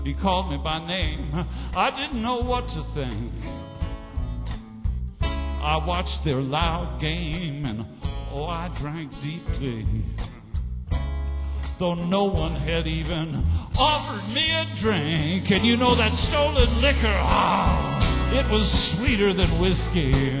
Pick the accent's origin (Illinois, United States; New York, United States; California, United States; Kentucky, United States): New York, United States; Tarrytown; See, I was raised in Tarrytown, New York, right next to Irvington.